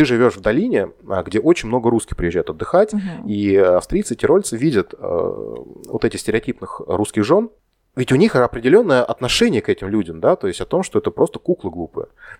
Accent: Russia; из России, но при этом мне хотелось бы, ну, как максимально интегрироваться

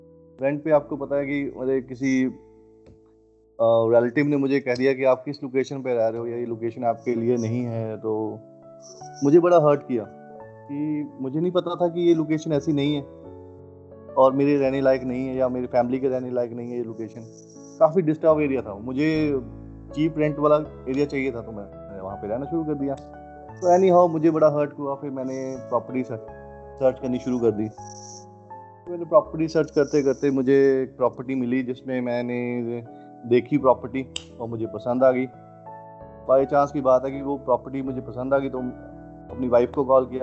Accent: Una, Himachal Pradesh, India; Basically मैं हिमाचल से हूँ। हिमाचल में एक जगह है उन्ना, वहाँ से हूँ।

